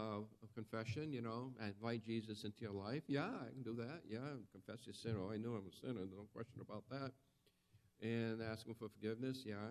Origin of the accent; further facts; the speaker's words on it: Webster, Massachusetts, United States; Well, I'm from Webster, Massachusetts, which is a small town south of Worcester on the Connecticut border.